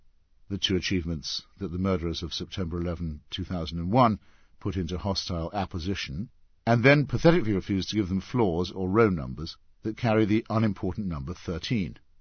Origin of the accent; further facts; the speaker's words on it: England, United Kingdom; I was able to defuse it somewhat by being an Englishman wearing an off-white Graham Greene-type suit